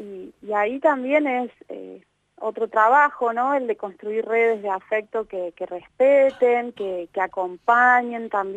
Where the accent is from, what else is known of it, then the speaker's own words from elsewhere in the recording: Argentina; como pueblo argentino